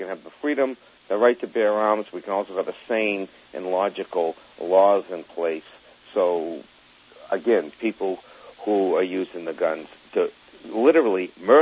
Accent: Massachusetts, United States; I used to think it was because I grew up in Massachusetts.

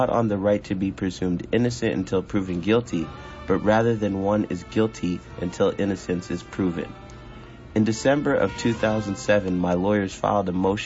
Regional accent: Basque Country, Spain; now in Canada; the City Council of my hometown has passed resolutions asking Canada to grant me political asylum and to liberate me, and my neighbors in the Basque country have already gathered over 2,000 signatures on a petition with the same demands.

